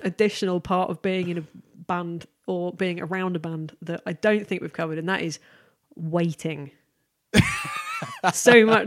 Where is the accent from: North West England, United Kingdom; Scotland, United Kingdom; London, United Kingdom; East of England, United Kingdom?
East of England, United Kingdom; I'm from Norfolk, so